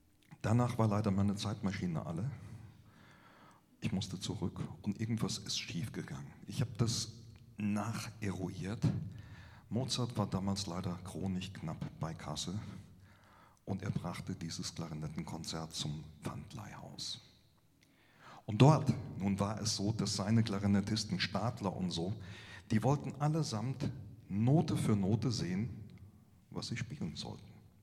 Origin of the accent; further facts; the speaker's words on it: Saarland, Germany; Ich komme aus dem Saarland. Das Saarland ist ja ein sehr kleines Land und es gehört zu Deutschland.